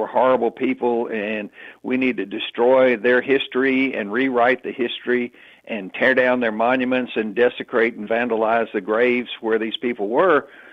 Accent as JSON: {"language": "English", "region": "the South", "country": "United States", "said": "because I'm a Southerner. And we've seen the same thing happen to us."}